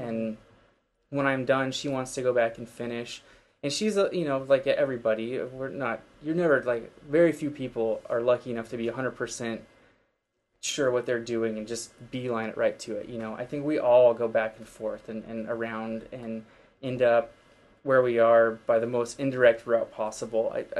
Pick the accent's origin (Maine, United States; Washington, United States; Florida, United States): Washington, United States; Wenatchee; I came from Wenatchee, which is kind of small, so coming to the big city